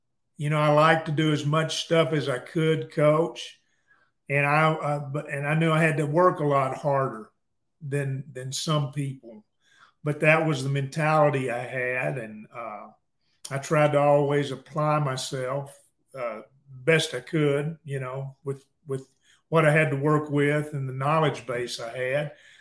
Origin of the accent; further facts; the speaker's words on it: Mexia, Texas, United States; now in Waco, United States; I'm from Central Texas.